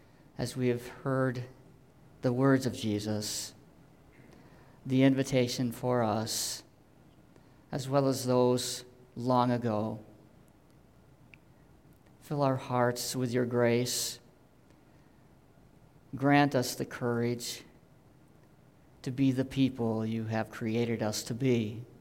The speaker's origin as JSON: {"language": "English", "region": "Michigan", "country": "United States", "tie": "born or raised there", "said": "I grew up in Western Michigan, a very religiously conservative area"}